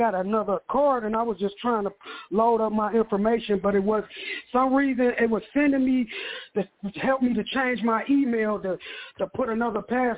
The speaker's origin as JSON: {"language": "English", "country": "United States", "said": "I'm from the United States of America. I went to the GOCC church in Las Vegas"}